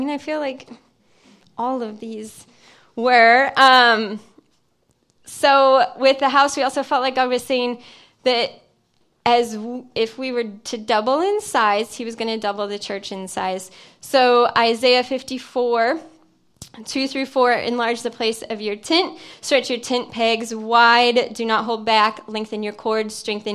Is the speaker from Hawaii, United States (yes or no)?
no; Illinois, United States; And John and I aren't from Florida. We're from Illinois, and we look at Florida as our other nation.